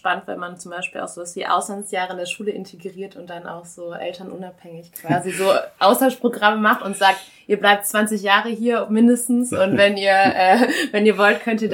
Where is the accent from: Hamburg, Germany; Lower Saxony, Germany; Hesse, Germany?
Hamburg, Germany; zumindest aus Hamburg, ist meine Heimatstadt